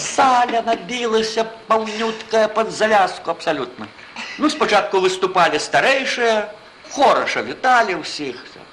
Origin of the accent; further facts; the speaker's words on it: Spain; Ведаєте, я ж не русский. Я син іспанських республіканців, я іспанець.